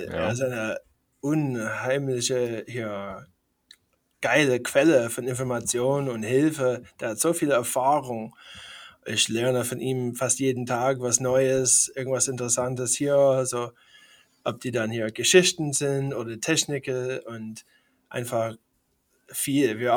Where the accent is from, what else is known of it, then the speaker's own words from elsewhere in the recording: Schaumburg, Illinois, United States; Ich komme aus Schaumburg, Illinois, in der Nähe von Chicago. Ich bin 39 Jahre alt.